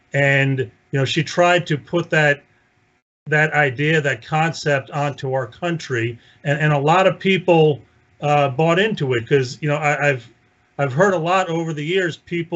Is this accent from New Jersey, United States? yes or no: yes; New Jersey, United States; also born or lived in Cleveland, Ohio; Yeah, I grew up mainly in New Jersey and also in Cleveland, Ohio.